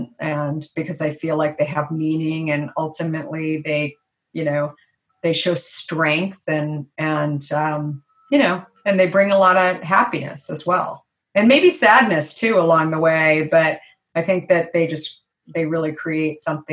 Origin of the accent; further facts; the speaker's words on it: Arizona, United States; when I was growing up in Arizona, my mom was, she was, right when I went to kindergarten, she was substitute teaching